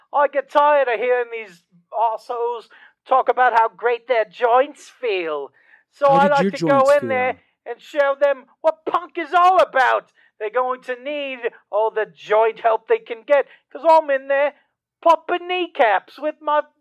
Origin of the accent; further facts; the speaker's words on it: Cambridge, Massachusetts, United States; I'm from Cambridge.